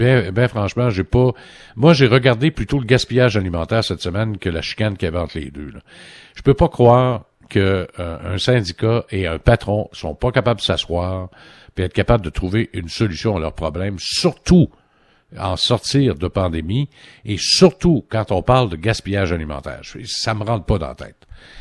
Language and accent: French; Quebec, Canada; alors que chez nous, au Québec, ben ce qui nous a aidé, c'est qu'on déconfine.